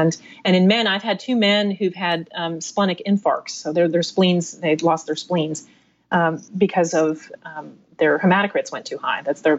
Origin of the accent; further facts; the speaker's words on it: East Coast, United States; I grew up on the East Coast. We lived in a house with basements